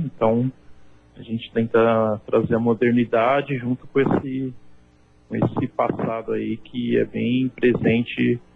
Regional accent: São Paulo, Brazil; eu vim de periferia, sou de Itaquera, assim, a periferia de São Paulo

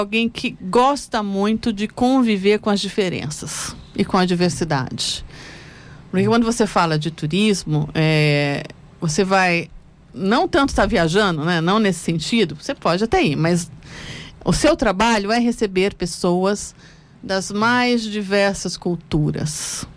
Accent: Campinas, São Paulo, Brazil; Eu sou do interior, eu sou de Campinas. E vir para São Paulo foi uma mudança de vida total, né?

